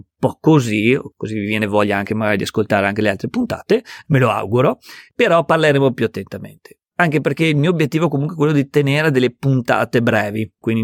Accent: Veneto, Italy; sono veneto e la maggior parte dei miei allievi è veneta

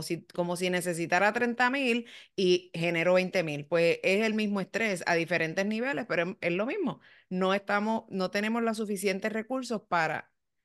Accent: Puerto Rico; now in Florida, United States; cuando yo me mudé aquí, yo vine de Puerto Rico, que yo lo que hacía eran 16 mil pesos, a la Florida

